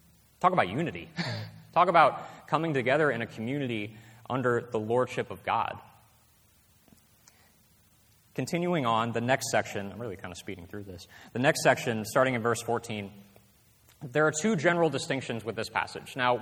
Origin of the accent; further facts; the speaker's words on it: Mississippi, United States; it was a church back in my hometown of Mississippi.